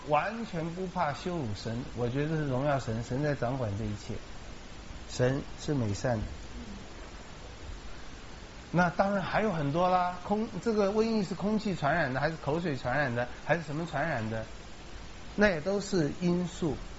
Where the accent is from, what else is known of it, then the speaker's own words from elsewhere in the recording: China; 所以我在称赞我们中国人常常就一面倒，黑就完全黑，白就完全白